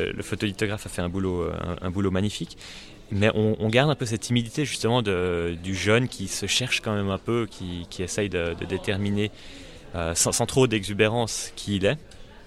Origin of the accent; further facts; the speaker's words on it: Geneva, Switzerland; dans la ville voisine de Genève, ma ville natale.